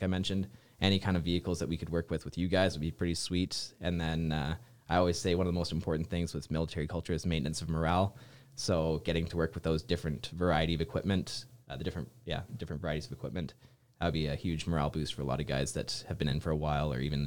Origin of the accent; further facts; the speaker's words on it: Canada; So it was like, oh, I'm actually Canadian.